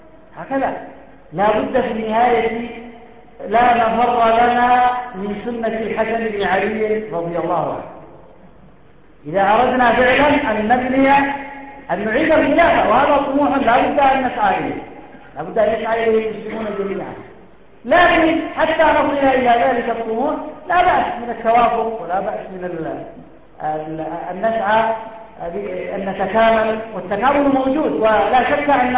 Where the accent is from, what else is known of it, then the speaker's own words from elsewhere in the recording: Yemen; انظروا على سبيل المثال عندنا في اليمن تمت الوحدة بصورة توافقية